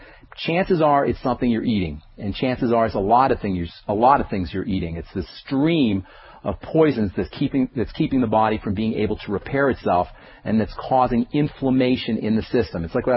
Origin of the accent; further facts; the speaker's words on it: Trenton, New Jersey, United States; From Trenton, New Jersey. No, you never did. I don't say that too often. Trenton was a heck of a place to grow up, let me tell you, back in the 60s.